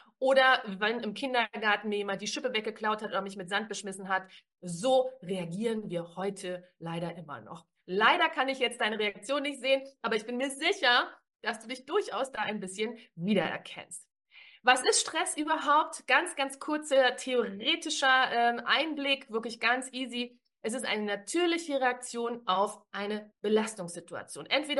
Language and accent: German; Berlin, Germany; ich komme aus Berlin